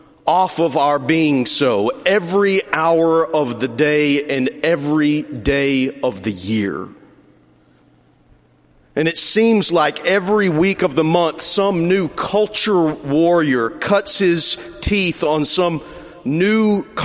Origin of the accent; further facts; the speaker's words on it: Texas, United States; I'm from West Texas. I've never been to Paris, and I have no idea what is in the Louvre. French is still firstly a salad dressing where I come from.